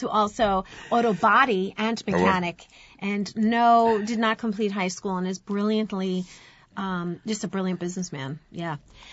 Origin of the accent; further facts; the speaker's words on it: Lake Ronkonkoma, New York, United States; I had a great childhood growing up in Lake Ronkonkoma when it was still a lot of woods and very rural.